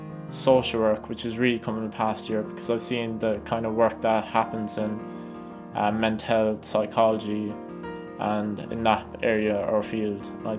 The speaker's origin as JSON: {"language": "English", "town": "Tralee", "region": "Munster", "country": "Ireland", "said": "I'm 18. I'm from Tralee, County Kerry."}